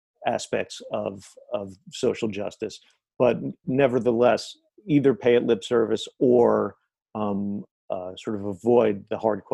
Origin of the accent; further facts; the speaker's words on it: New York, United States; as a New Yorker, having gone through just the daily punishing, dispiriting, rising death tolls.